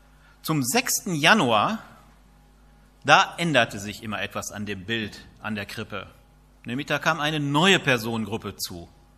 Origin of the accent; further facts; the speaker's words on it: Istrup, North Rhine-Westphalia, Germany; In meinem Heimatdorf in Istrup, also ein bisschen weiter weg von hier